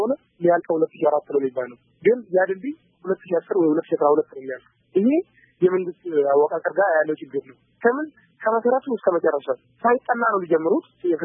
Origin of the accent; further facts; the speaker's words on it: Dire Dawa, Ethiopia; ድሬዳዋ ሲባል የፍቅር ሀገር ነች። የፍቅር ተምሳሌት ድሬዳዋ። እኛም በዛው ነው ያደግነው። ይሄ ሙስሊም ይሄ ክርስቲያን ሳይባል ነው አንድ ልብስ እየለበስን አብረን እየተጫወትን አብረን ያደግነው።